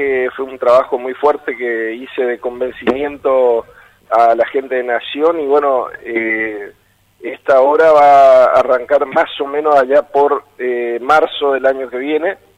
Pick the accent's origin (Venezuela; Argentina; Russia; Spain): Argentina; Campo Grande, Misiones; born there; Somos compoblanos, yo también nací en Campo Grande